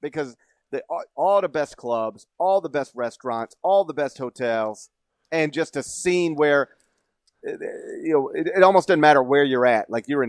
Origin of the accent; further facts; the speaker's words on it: Memphis, Tennessee, United States; Like, I know I'm from Memphis. People take a crap on Memphis all the time.